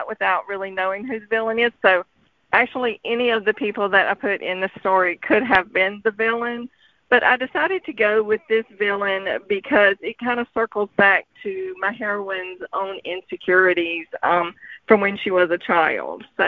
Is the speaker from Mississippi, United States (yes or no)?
yes; Mississippi, United States; I am from Mississippi. And we have a lot of small towns here.